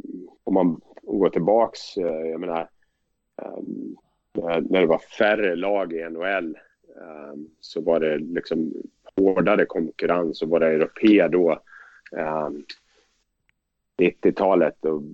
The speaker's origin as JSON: {"language": "Swedish", "town": "Leksand", "region": "Dalarna County", "country": "Sweden", "tie": "born or raised there", "said": "eller får vara hemma i Leksand där"}